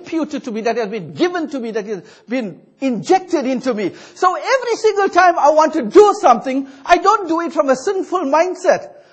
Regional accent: South Africa; I'm trying to say, I am from South Africa.

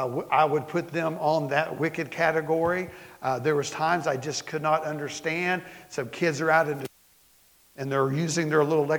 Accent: Florida, United States; We had a dog growing up in Florida that learned that real quick one day.

